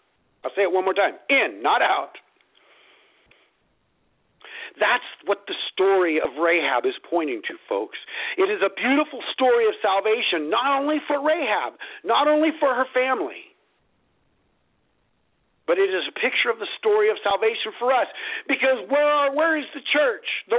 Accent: California, United States; He was from Colorado. I was from California.

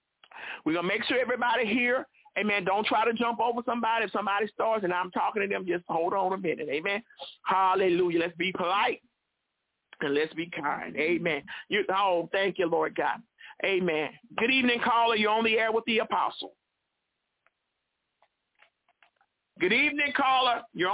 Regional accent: Mobile, Alabama, United States; Mobile, Alabama. That's my hometown, y'all.

